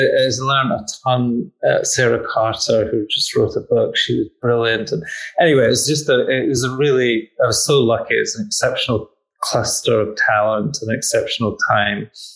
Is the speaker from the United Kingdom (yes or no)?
yes; Scotland, United Kingdom; I grew up in Scotland